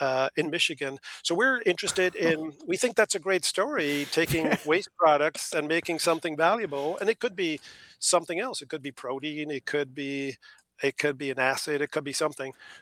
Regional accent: Ireland; also born or lived in New Zealand; And so I grew up in Ireland and I lived in New Zealand.

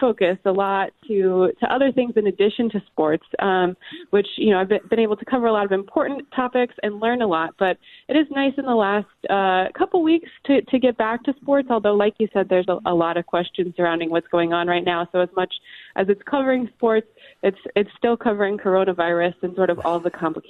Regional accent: Tampa, Florida, United States; I grew up in Tampa Bay

